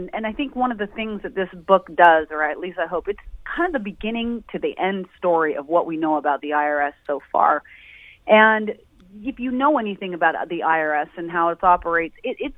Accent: Oregon, United States; I grew up in the Coast Range on the way from Portland going out to Seaside.

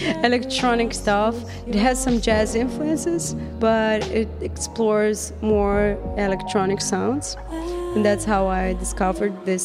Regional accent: Romania; I'm from Romania.

